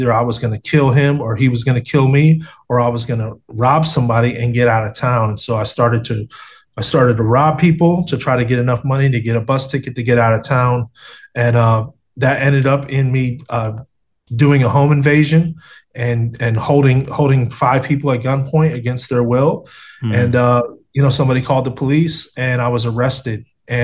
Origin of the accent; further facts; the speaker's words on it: Cleveland, Ohio, United States; But, you know, the opposite when I grew up in Cleveland, you know, I was going to inner city schools.